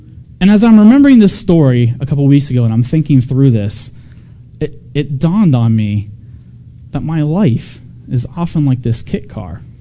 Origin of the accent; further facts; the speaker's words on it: Ohio, United States; You see, I grew up in Ohio, and it really wasn't common to see someone driving around these high-end supercars.